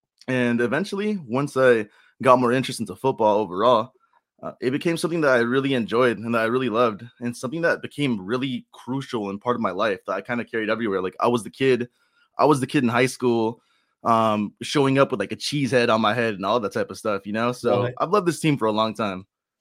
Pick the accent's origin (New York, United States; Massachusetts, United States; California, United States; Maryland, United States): California, United States; So I'm from Southern California. Not too crazy of a story, really. So pretty much I grew up without a father figure.